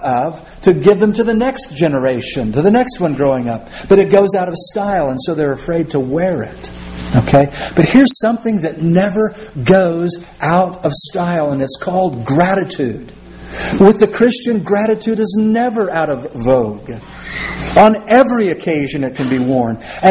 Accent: Kansas, United States; born there; I was born in Kansas, but my folks were from Oklahoma

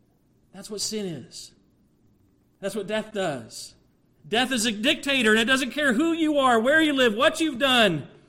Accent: United States; this is just me as an American saying this

